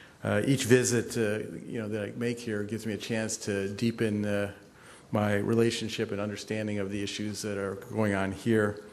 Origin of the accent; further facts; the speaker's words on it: New Jersey, United States; with a subsidiary of facilities in my home state of New Jersey and upstate New York.